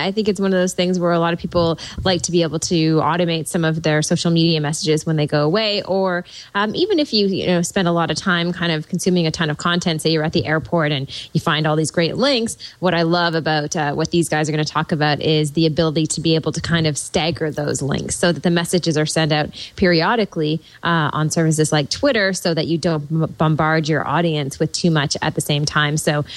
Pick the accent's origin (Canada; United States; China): Canada; Toronto, Ontario; from Toronto, Ontario, Canada.